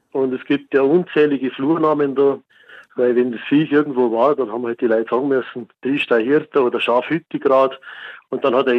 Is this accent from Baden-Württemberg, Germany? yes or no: no; Bad Tölz, Bavaria, Germany; Ich bin aus Bad Tölz und ich bin in Tölz aufgewachsen, war dann da als Teenager auf der Alm.